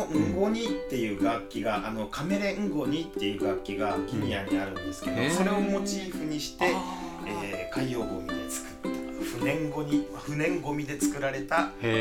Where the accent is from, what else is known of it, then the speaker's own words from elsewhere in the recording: Ishikawa, Japan; 僕石川県出身なんですけど、その帰省した際に